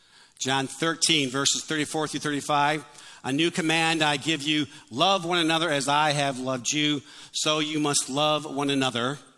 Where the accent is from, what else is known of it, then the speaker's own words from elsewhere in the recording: Detroit, Michigan, United States; maybe because I'm from Detroit, the term the big three.